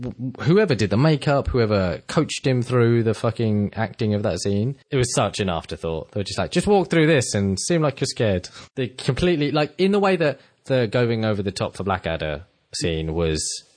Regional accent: United Kingdom; but as a British person, it's so baked into our national psyche.

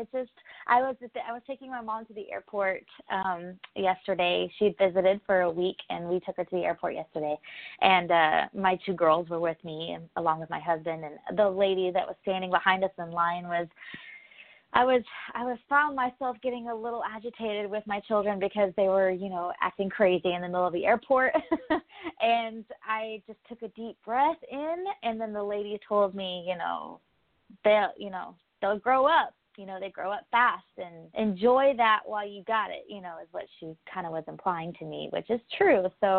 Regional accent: Dallas, Texas, United States; we're originally from Dallas, Texas area, and we've got all of our family down there.

